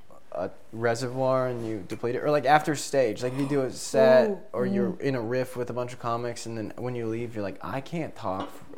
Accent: Texas, United States; Yeah, yeah. I'm from Texas, so I'm so used to, like, I feel like a fucking lizard on a rock.

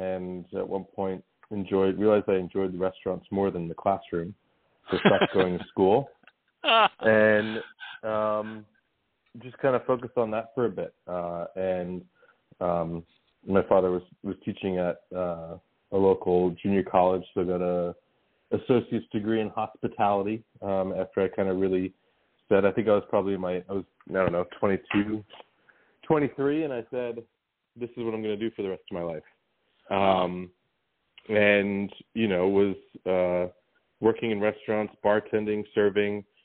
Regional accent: Monroe, New Jersey, United States; In a town called Monroe, just right outside New Brunswick, East Brunswick area.

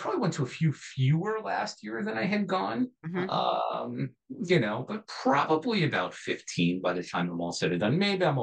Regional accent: New York, United States; No, I've been here forever.

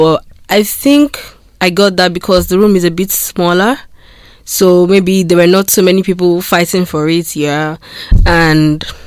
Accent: Nigeria; because currently I come from Nigeria and the student visa has two categories.

